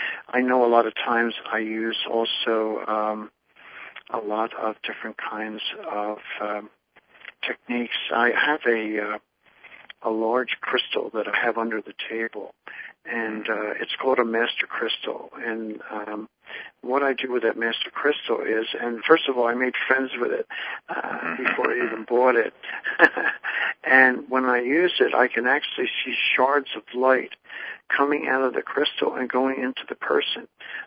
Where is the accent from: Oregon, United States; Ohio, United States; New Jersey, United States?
New Jersey, United States; Brigantine; I was raised near Atlantic City, New Jersey, in a little town called Brigantine, New Jersey.